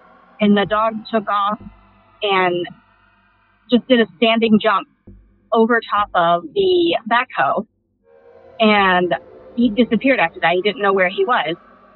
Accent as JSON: {"language": "English", "region": "Ohio", "country": "United States", "lives_now": "Cleveland, United States", "said": "I currently live in the Cleveland, Ohio area, but I am from Southern Ohio."}